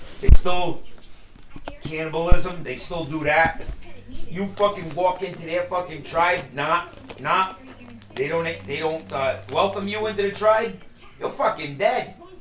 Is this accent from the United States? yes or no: no; Canada; I'm not French from Paris. I'm French from fucking Canada. We're Canuck. French Canadian.